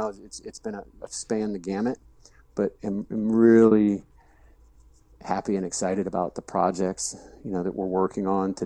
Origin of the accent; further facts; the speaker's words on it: St. Louis, Missouri, United States; prior to that, like living in St. Louis, growing up in St. Louis